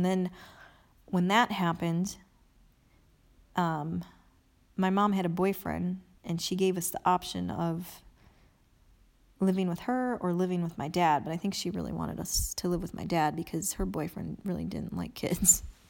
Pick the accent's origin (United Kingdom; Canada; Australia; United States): United States; Ohio; also born or lived in Fort Wayne, Indiana; Well, I was born in Fort Wayne, Indiana. Lived there until I was like two, so I don't remember Indiana at all. I grew up in Ohio. We moved around a lot.